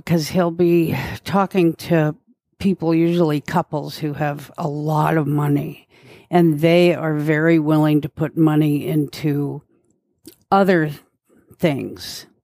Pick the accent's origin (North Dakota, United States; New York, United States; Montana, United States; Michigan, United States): Montana, United States; There's still, like, we're from Montana